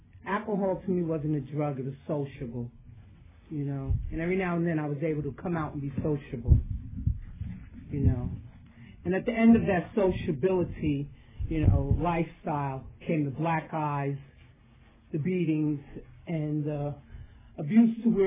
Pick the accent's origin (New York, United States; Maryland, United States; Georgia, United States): New York, United States; New York City; I'm from New York City, the Bronx. You know, all right, another New Yorker.